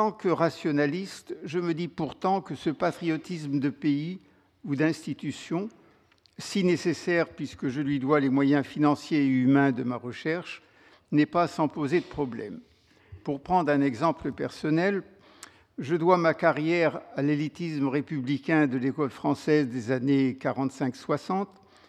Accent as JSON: {"language": "French", "country": "France", "said": "En tant que Français, outre frontière, j'apprécie tout autant que le travail d'un de mes collègues inconnus, mais français, soit soudain mis en lumière"}